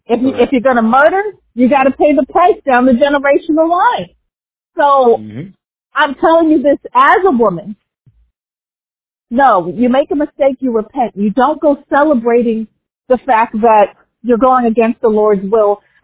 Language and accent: English; New York City, New York, United States; Those of you who know me, I'm from New York. I'm from the Bronx.